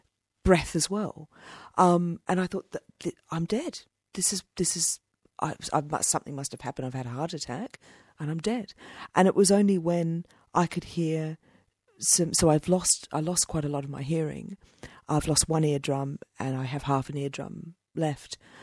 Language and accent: English; Australia; It's etiquette, you know, that I had to learn, you know, by being an Aussie in London